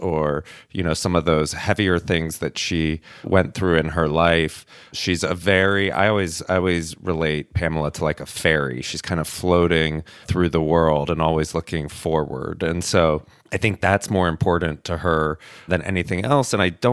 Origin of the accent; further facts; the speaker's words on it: Georgia, United States; In Georgia, outside of Atlanta.